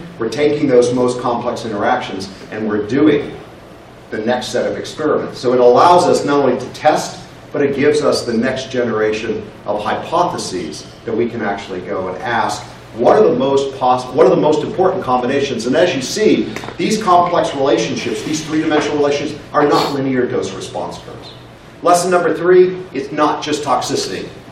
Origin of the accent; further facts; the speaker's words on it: South Carolina, United States; I'm not allowed to say that because I'm from South Carolina.